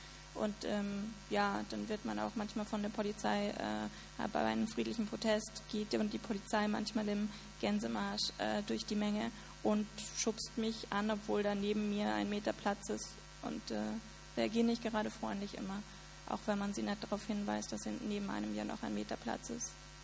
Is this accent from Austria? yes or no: yes; Austria; now in Berlin, Germany; Ich konnte als Österreicherin einfach nach Berlin ziehen, einfach weil mir irgendwie ein bisschen langweilig war.